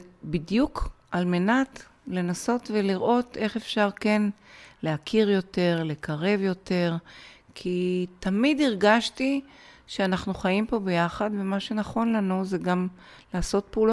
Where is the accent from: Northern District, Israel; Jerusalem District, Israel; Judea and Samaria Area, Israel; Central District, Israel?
Northern District, Israel; Ayelet HaShahar; גדלתי בקיבוץ איילת השחר. אותו הקים הסבא שלי שעלה ב-1914 לישראל, וב-1917 הקים את קיבוץ איילת השחר.